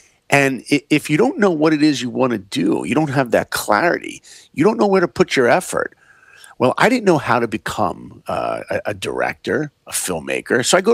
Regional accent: Philadelphia, Pennsylvania, United States; I'm from Northeast Philadelphia. I grew up on the East Coast.

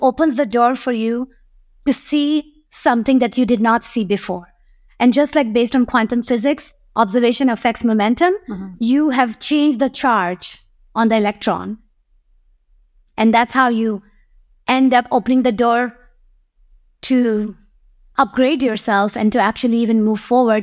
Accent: Pakistan; Growing up in Pakistan, you know, there was a poet called Allama Iqbal.

